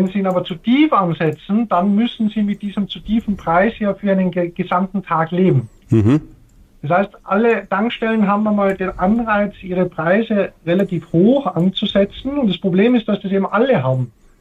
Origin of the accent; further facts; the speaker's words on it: Austria; weil ich bin ja selber Österreicher